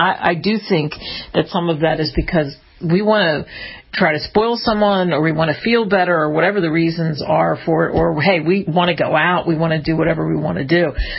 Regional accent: New Jersey, United States; born or raised there; also born or lived in New York

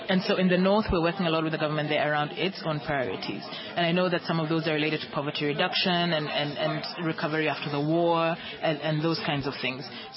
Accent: Kenya; The first was that I'm Kenyan, and Kenya is right next door.

